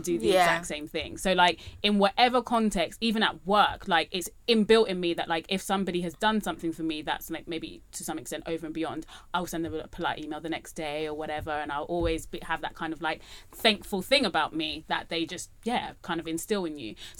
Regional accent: Ghana; as a Ghanaian, one thing I know that I have to instill in my kids

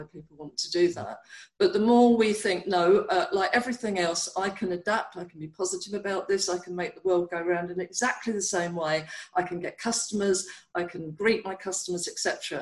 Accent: London, United Kingdom; accent: South London; People might not tune into my South London accent straight away.

